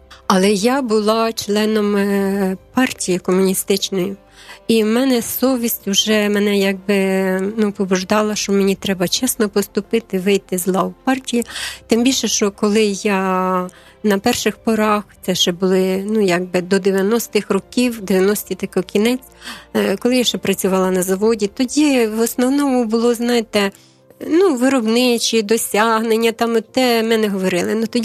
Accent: Bershad, Vinnytsia Oblast, Ukraine; Я кажу, ми з Бершаді

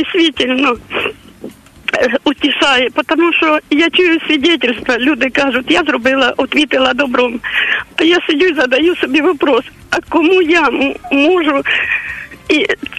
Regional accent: Zaporizhzhia Oblast, Ukraine; Я сама з Запорізької області.

